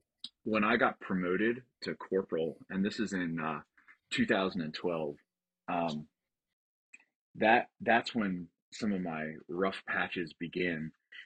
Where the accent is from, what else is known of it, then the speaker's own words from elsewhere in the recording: Baltimore, Maryland, United States; I grew up in Baltimore, Maryland, and I would spend a lot of time at the beach in Ocean City.